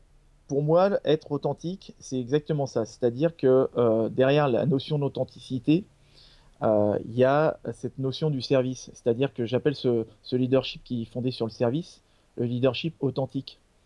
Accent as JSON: {"language": "French", "region": "Île-de-France", "country": "France", "said": "Alors, d'où je viens, déjà, je viens de la région parisienne."}